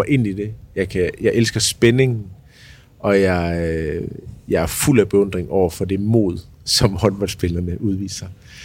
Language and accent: Danish; Jutland, Denmark; Jamen, jeg er jo fra Jylland og vokset op i en håndboldhal.